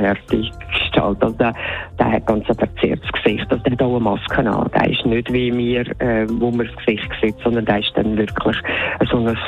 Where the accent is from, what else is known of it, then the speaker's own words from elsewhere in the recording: Central Switzerland, Switzerland; Das ist ja schon bei uns in der Schweiz ganz anders verteilt. Also wir haben ja in der Innerschweiz so richtig fürchige Schmutzli